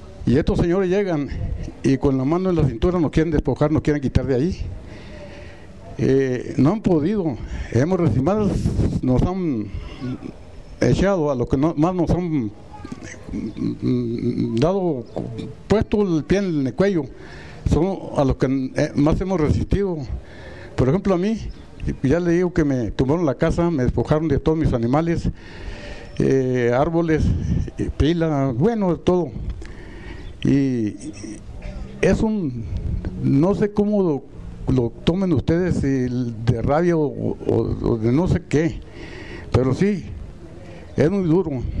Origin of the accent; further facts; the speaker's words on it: Ciudad Juárez, Chihuahua, Mexico; Vengo de Ciudad Juárez, la última loma de Chihuahua, de Ciudad Juárez.